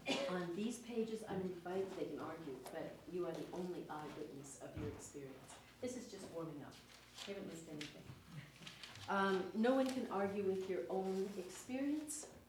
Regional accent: Seattle, Washington, United States; moved away as an adult; now in Edmonton, California, United States; I come from Edmonton, Alberta. And I grew up in Seattle. And I got to Edmonton in 1971

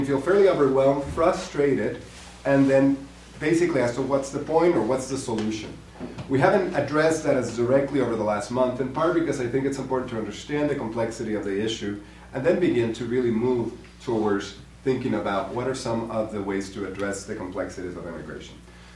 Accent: Guatemala; moved away as an adult; now in United States; I'm originally from Guatemala in Central America. I was born and raised in Guatemala. I came to the United States after high school to go to college and then seminary.

